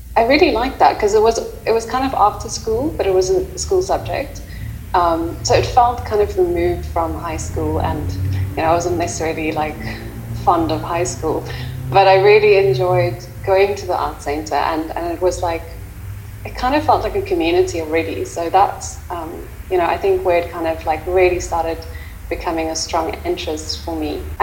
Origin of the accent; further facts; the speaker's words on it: South Africa; And as a South African going to Zimbabwe, you know, what does that mean?